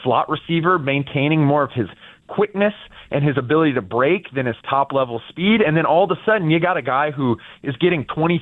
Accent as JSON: {"language": "English", "town": "Lake Charles", "region": "Louisiana", "country": "United States", "said": "I'm from Lake Charles."}